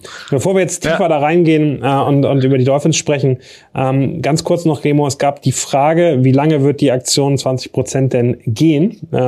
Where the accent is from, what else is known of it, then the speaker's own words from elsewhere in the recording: Hamburg, Germany; als Hamburger